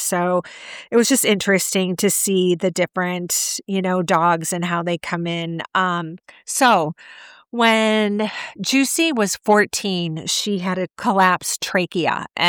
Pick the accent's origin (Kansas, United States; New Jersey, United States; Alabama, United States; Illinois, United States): Illinois, United States; I grew up in Illinois